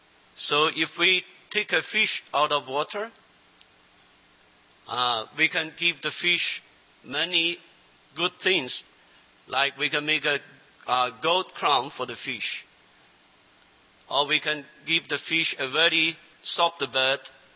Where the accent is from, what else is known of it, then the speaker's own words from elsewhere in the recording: China; You know, I'm from China, and in my mind, I'm always thinking my home is China.